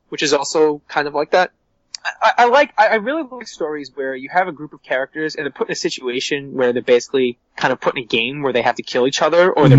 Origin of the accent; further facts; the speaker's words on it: Brooklyn, New York, United States; So it's just we're from Brooklyn.